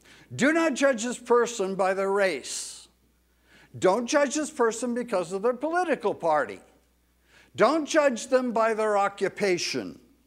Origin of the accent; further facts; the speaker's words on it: California, United States; And even if I were to move there as a Californian to Hawaii, therefore I'm becoming a Hawaiian.